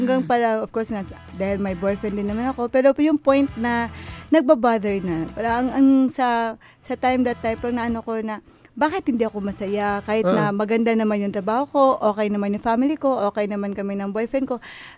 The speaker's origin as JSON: {"language": "Tagalog", "region": "Central Visayas", "country": "Philippines", "said": "because I came from Cebu."}